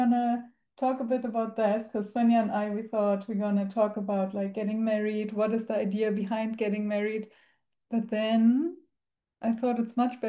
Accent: Germany; I'm from Germany.

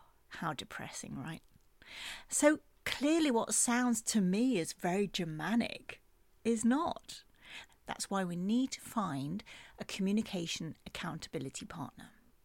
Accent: United Kingdom; Just because I'm British, that doesn't mean that I'm entitled to insist that my version is the only pure version on the planet.

